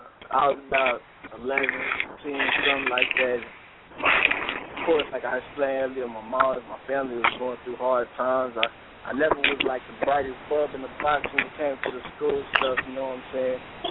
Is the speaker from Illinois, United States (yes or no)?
no; Austin, Texas, United States; I was born and raised here in Austin, on the east side. You know, I was raised there with my moms and stuff.